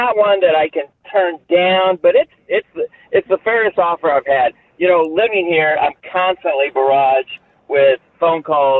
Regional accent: Prairie Village, Kansas, United States; I grew up in Prairie Village. My parents passed away, and I had an empty house sitting in Prairie Village, so I moved back into my old house

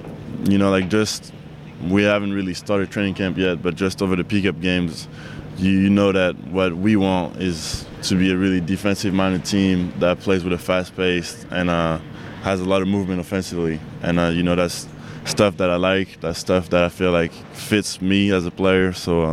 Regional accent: France; I like different type of stuff that you know, maybe if I didn't grow up in France, I wouldn't like.

